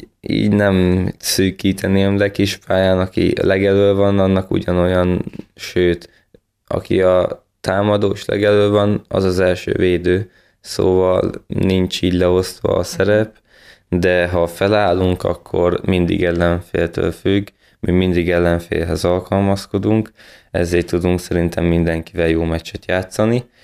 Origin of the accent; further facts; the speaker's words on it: Kelebia, Bács-Kiskun, Hungary; Én Kelepián nevelkedtem, ott nőttem fel 12-13 éves koromig. Utána Halasra költöztünk